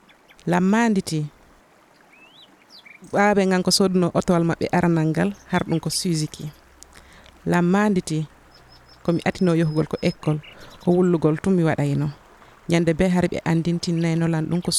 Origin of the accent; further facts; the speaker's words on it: Guinea; je suis guinéenne et je vais lire mon test en français